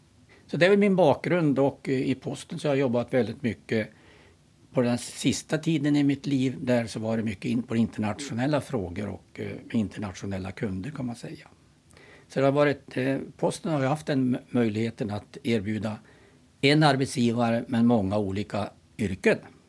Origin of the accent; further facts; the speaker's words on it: Gnarp, Västernorrland County, Sweden; Ja, jag är en bondpojk från Gnarp, 4 mil söder om Sundsvall. Uppvuxen på en bondgård.